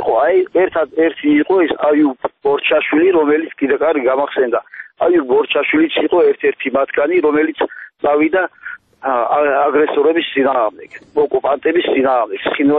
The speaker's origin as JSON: {"language": "Georgian", "region": "Kakheti", "country": "Georgia", "tie": "born or raised there", "said": "ეს საქართველო, ჩვენ აქ დავიბადეთ, გავიზარდეთ, გვეყვარება."}